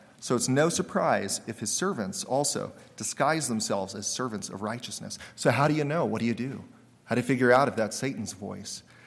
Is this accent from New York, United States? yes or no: no; San Diego, California, United States; I was raised in San Diego. I can tell you with total authority as a many-year San Diegan